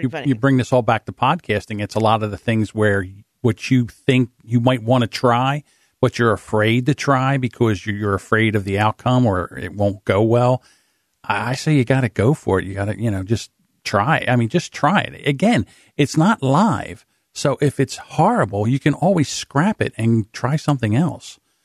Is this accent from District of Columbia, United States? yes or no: no; New Jersey, United States; accent: South Jersey; Listen, I don't hear my South Jersey accent, so maybe I'm hard of hearing.